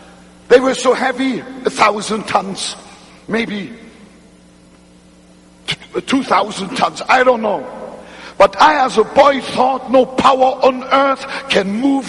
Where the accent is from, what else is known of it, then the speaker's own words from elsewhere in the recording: North Germany, Germany; English is a second language; I grew up in North Germany as a small boy in post-war Germany. Right there, very close to the North Sea, tidal area.